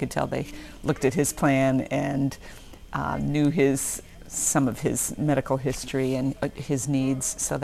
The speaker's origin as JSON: {"language": "English", "town": "Cedar Rapids", "region": "Iowa", "country": "United States", "said": "I'm from Cedar Rapids, Iowa"}